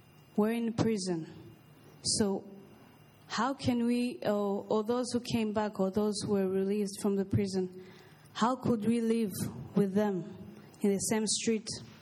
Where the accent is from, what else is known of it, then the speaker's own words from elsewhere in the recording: Rwanda; I'm from Rwanda. As you said, our country experienced a genocide in 1994.